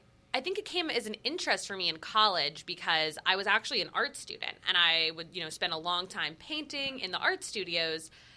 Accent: Montclair, New Jersey, United States; now in New Orleans, United States; my family's all from Queens, New York. I grew up in Montclair, New Jersey, just 12 miles outside the city, a big New York media hub.

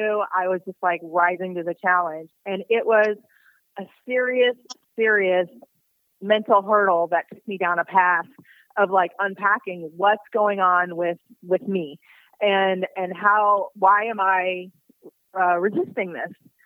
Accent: Midwest, United States; And I'm from the Midwest, and I was like, I want to run counter to that popular way of being in this town.

